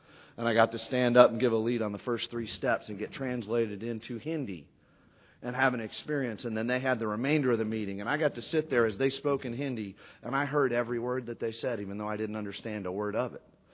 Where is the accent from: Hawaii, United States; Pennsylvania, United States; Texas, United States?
Texas, United States; now in Atlanta, United States; I'm from Texas. I just relocated here a year ago. It's not home yet.